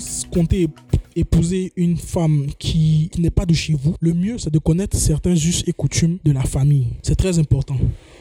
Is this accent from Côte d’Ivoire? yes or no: yes; Bondoukou, Zanzan, Côte d’Ivoire; Moi, je viens de Bandoukou.